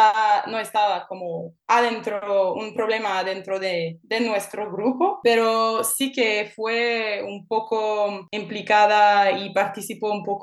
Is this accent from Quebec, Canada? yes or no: yes; Quebec, Canada; born there; Spanish is a second language; mi padre es argentino, nació en Buenos Aires y yo nací en Quebec, en Canadá, como mi madre. Mi madre es quebequense. Mi padre y mi madre se encontraron en Canadá durante sus estudios en la universidad.